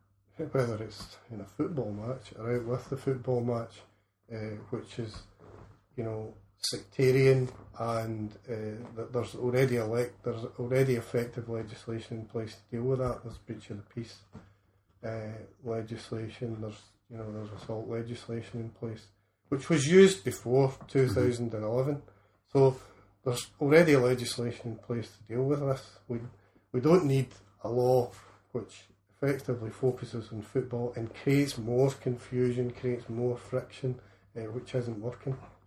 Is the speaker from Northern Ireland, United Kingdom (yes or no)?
no; Halfway, Scotland, United Kingdom; when I spoke earlier about growing up in Halfway, mm-hmm. when I went to school in Halfway, the two schools were right, and still are right next to each other, St Caddox and Cairns Primary